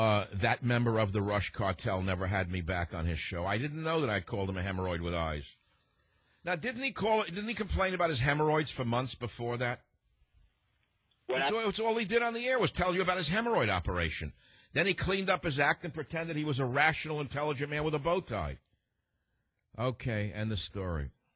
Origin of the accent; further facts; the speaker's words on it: Bronx, New York, United States; born there; I mean, I was born in the Bronx. I don't know what tribe that would be unless it's the Bronx Indians.